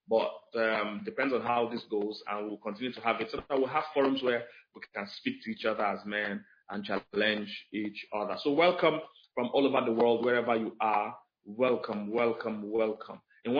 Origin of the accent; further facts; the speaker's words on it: Stratford, London, United Kingdom; Stratford, London, that's my place.